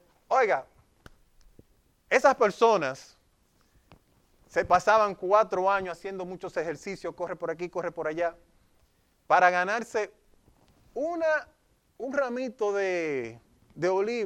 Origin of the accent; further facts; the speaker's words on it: Dominican Republic; yo soy dominicano, aunque él es jamaiquino.